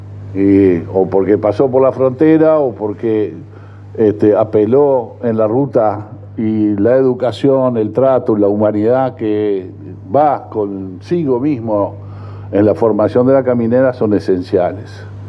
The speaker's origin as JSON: {"language": "Spanish", "country": "Uruguay", "said": "como uruguayo"}